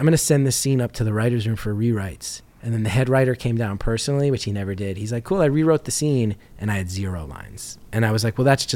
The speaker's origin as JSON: {"language": "English", "region": "New Jersey", "country": "United States", "said": "and I'm from North Jersey. So I inherently just, you know, we grow up. Where we grew up, you just assume I'm not fucking good enough to make"}